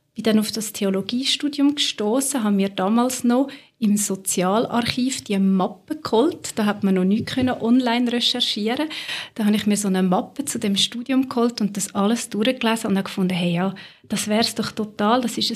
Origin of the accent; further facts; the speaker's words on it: Zurich, Switzerland; Ich bin eben nicht in Zürich selber aufgewachsen, sondern am Zürichsee, also so in einer kleineren Gemeinde.